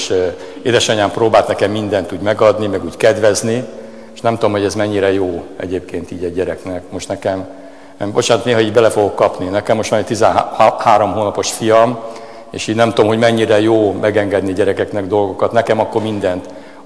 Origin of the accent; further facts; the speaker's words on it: Eger, Heves, Hungary; Én a lakótelepi srác voltam, Egernek egy ilyen nagyon régi lakótelepén nőttem föl, talán a legrégebbi lakótelep a Tegerbe.